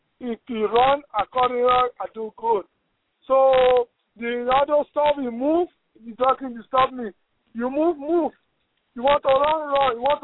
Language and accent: English; Nigeria; So now where I'm from Nigeria, we don't look either face to argue.